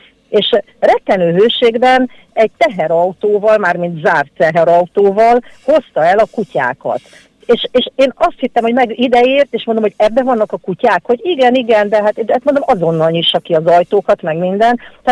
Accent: Kaposvár, Somogy, Hungary; Kaposváron születtem, mindig városi lány voltam, sőt, emeletes házban éltünk. Hozzáteszem, tehát, hogy akkor értse mindenki, hogy 63 éves vagyok.

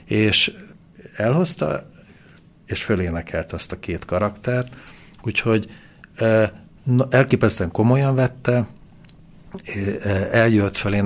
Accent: Transylvania, Romania; Én is székely vagyok egyébként.

